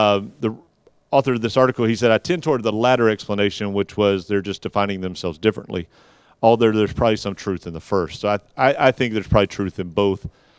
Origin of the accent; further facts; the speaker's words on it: the South, United States; especially for somebody like me, in growing up in the South